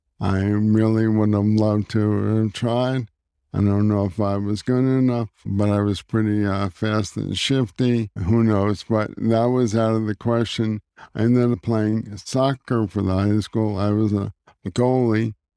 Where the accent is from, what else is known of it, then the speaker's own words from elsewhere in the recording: Newark, New Jersey, United States; I grew up in Newark, New Jersey, in a blue-collar area of Newark, New Jersey, home of Philip Roth as well. And I went to the same high school as Philip Roth. I grew up a Jewish Hebrew school student